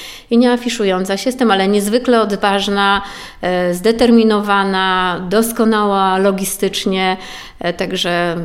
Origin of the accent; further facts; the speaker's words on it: Suwałki, Podlaskie Voivodeship, Poland; myślę, że to dumnie można powiedzieć o sobie, że jestem suwalczanką, choć ja suwalczanką nie jestem z urodzenia.